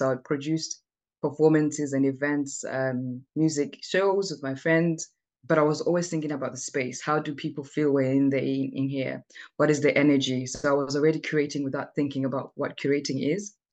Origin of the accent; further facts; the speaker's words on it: Zimbabwe; especially as an African who was born and raised in Zimbabwe, but who really has very Western views and values due to colonization.